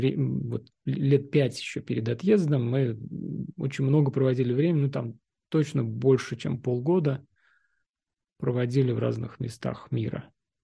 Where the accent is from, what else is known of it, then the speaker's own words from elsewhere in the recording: Russia; moved away; Ну, я тоже родился и вырос в Советском Союзе, в России.